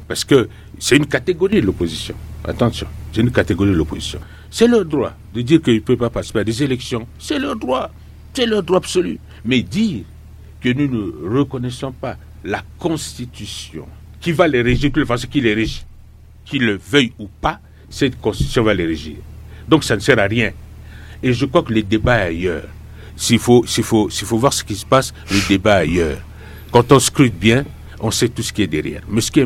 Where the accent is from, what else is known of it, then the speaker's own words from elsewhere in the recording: Central African Republic; nous sommes des Centrafricains